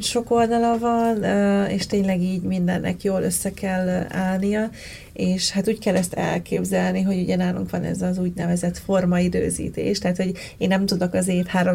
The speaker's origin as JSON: {"language": "Hungarian", "town": "Szeged", "region": "Csongrád-Csanád", "country": "Hungary", "said": "Ugye szegedi vagyok, hát Szeged mellett Tápén lakok. Hát ez valamikor egy kis falu volt, de most már így gyakorlatilag ilyen kertvárosi rész Szegednek. De én olyan kis falusi lánynak tartom egyébként magamat"}